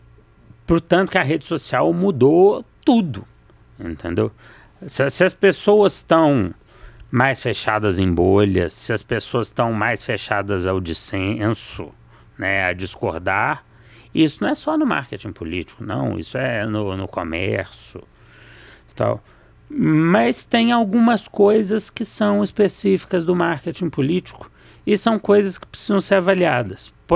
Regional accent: Minas Gerais, Brazil; Estamos aqui em Minas Gerais. Eu sou mineiro.

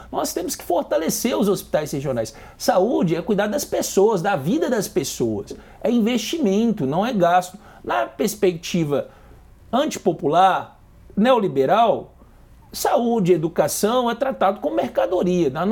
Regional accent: Divinópolis, Minas Gerais, Brazil; Sou lá de Divinópolis

